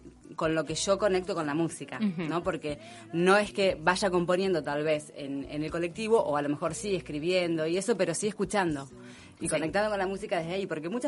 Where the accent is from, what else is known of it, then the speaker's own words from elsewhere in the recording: Arteaga, Santa Fe, Argentina; Como sabés que yo soy del interior, sí, también, ¿no? Soy de Arteaga, que es un pueblo que está en Santa Fe, está más o menos a 100 kilómetros de Rosario.